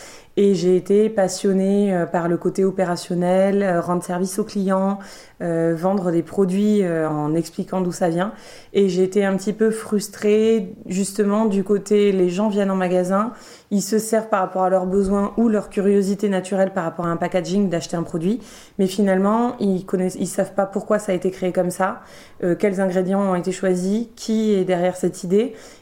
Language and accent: French; Bayonne, Nouvelle-Aquitaine, France; Alors, en fait, moi, je viens de Bayonne.